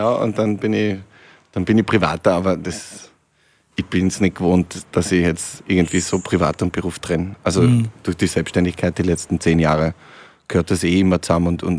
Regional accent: Lienz, Tyrol, Austria; Aber genauso mit tollen Hotels aus meiner Heimat, aus Osttirol, aus Lienz

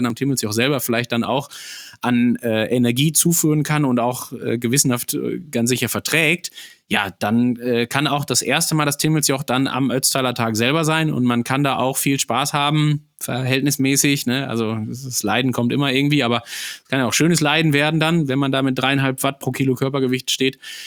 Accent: North Rhine-Westphalia, Germany; born there; So, ich als gebürtiger Sauerländer

